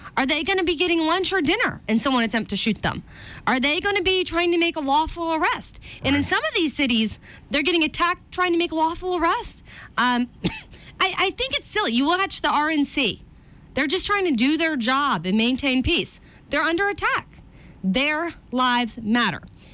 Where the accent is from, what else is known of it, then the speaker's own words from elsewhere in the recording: Florida, United States; I know so many Hispanics because I'm from Florida, keep in mind.